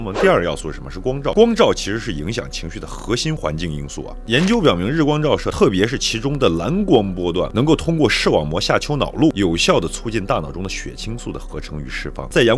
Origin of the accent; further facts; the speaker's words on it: Shaanxi, China; 我们陕西人就不性情吗？